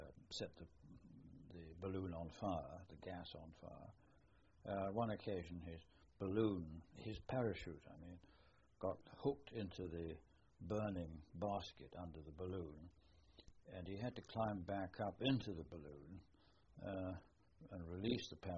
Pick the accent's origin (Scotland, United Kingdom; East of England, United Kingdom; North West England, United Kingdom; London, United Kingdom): Scotland, United Kingdom; Glasgow; born there; I was born in Glasgow on the 12th of May, 1919.